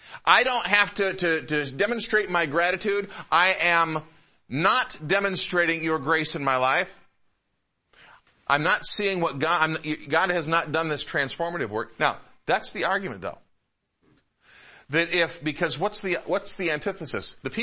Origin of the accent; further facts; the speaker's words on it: Detroit, Michigan, United States; I grew up out east in the Midwest in the Metro Detroit area